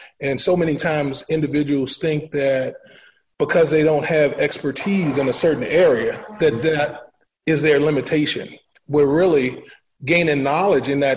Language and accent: English; Washington, District of Columbia, United States; native of Washington, D.C., born and raised in Southeast, always wanted to provide a service to the world.